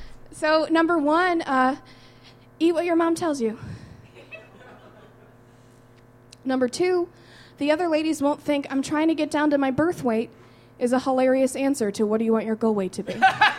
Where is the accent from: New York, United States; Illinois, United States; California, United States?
Illinois, United States; Evergreen Park; I'm from Evergreen Park.